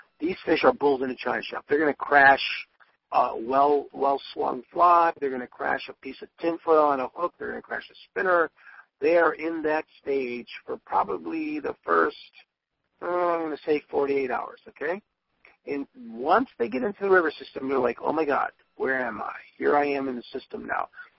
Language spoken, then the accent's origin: English; New York, United States; Growing up in the Niagara Frontier, we used to fish, you know, the Lake Erie, Lake Ontario tributaries.